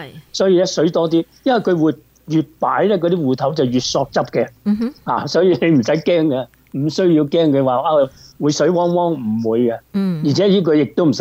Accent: Guangdong, China; 我哋廣東人即係飼養嗰啲就叫米鴨咯

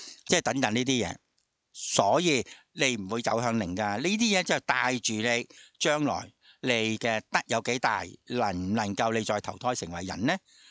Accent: China; 所以我哋中国人孔子好清楚，儒家有个学说就系中庸之道

